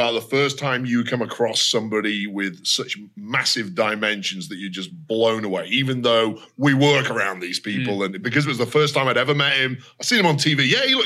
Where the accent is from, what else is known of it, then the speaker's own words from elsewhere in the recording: England, United Kingdom; Which Vic tried to get me to wear as an Englishman.